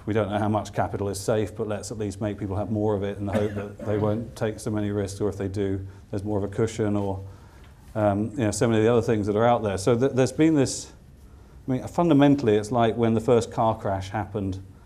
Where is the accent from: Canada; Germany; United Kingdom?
United Kingdom; I mean, as a Brit